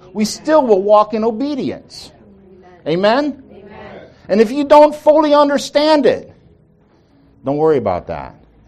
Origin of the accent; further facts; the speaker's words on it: Ireland; And for me, it's just in my nature, being Irish, to be stubborn.